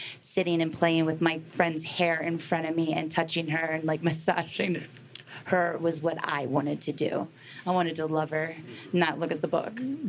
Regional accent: Baltimore, Maryland, United States; I grew up in Baltimore City.

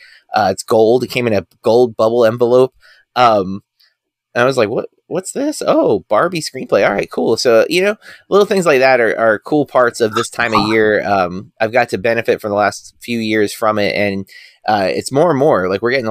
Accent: United States; See, I feel like that's just me being an American, but no.

